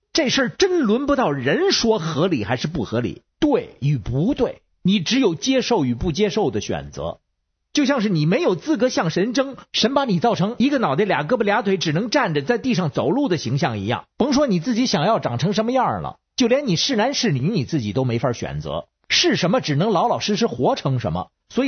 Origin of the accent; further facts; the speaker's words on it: Beijing, China; 我是北京的…